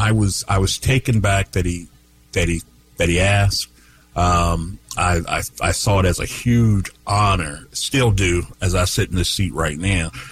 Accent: the South, United States; Listen, I'm from the South.

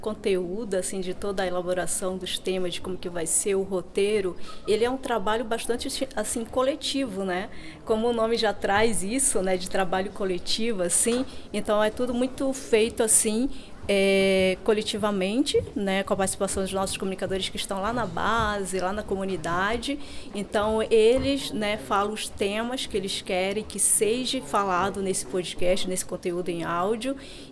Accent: São Gabriel da Cachoeira, Amazonas, Brazil; sou do povo Anano, sou do município de São Gabriel da Cachoeira

